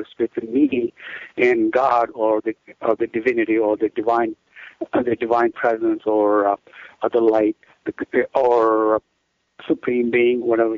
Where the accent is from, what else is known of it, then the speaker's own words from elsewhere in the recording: India; moved away as an adult; now in United States; So that's my background in my early childhood from India. So then I was 18, I came to the U.S.